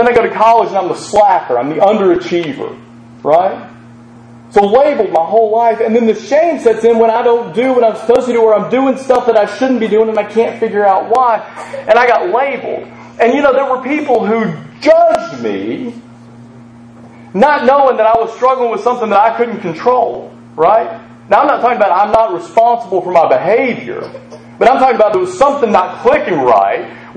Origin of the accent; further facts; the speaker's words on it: Tennessee, United States; Now, I grew up in West Tennessee in the 1980s, and it's a lovely place, right? But it's rural.